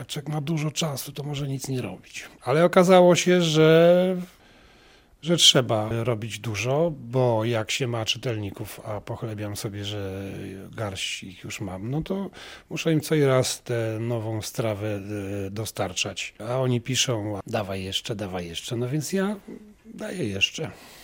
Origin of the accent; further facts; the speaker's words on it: Białystok, Podlaskie Voivodeship, Poland; also born or lived in Masuria; Dzieciństwo i tak zwane lata pacholęce spędziłem w Białymstoku. Mieszkałem na Pomorzu Zachodnim, w Wielkopolsce, w Częstochowie, gdzie spędziłem wiele lat i jeszcze w paru innych miejscach.